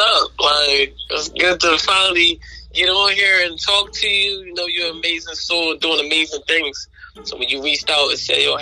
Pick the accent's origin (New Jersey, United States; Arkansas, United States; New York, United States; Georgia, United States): New Jersey, United States; Sicklerville; also born or lived in Philadelphia; Well, I come from North Philadelphia, a small portion of it called Nicetown. However, I was raised, I was there about to the age of 8 through 10, and then I was raised in South Jersey, a small town called Sicklerville, New Jersey.